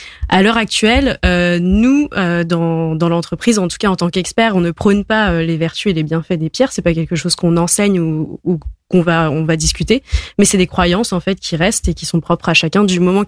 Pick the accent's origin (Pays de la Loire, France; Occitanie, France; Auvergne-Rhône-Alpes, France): Pays de la Loire, France; Nantes; Et nous, déjà, on est nantais et bretons, donc on voulait rester dans la région